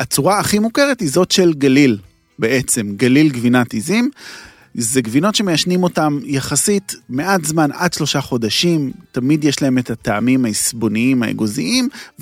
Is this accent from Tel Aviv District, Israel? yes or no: yes; Tel Aviv, Tel Aviv District, Israel; אני מאוד אהבתי כשהייתי ילד, היה מסעדה ליד הבית שלי בפארק הירקון